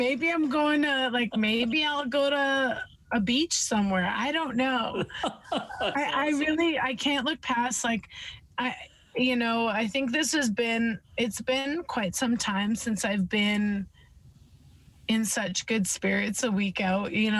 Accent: Canada; I was like, well, I'm Canadian. Don't worry.

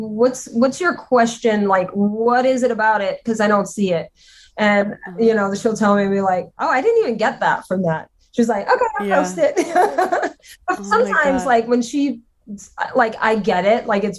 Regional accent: Louisiana, United States; I'm not, but I'm probably equal as I'm Cajun and I'm from Louisiana.

